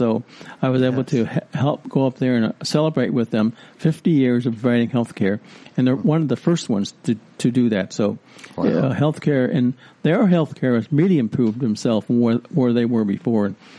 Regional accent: California, United States; When I grew up here in Sonoma County.

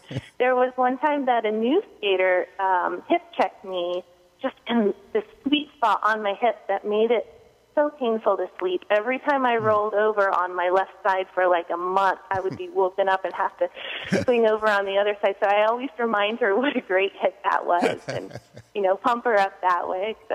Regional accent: Hoquiam, Washington, United States; Yeah, I grew up in Hoquiam, Washington, and we had the Harbor Arena.

